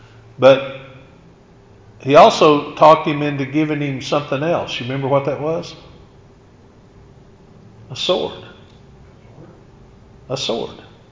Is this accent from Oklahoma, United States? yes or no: yes; Hilton, Oklahoma, United States; Growing up in Oklahoma, in Hilton, it was that way.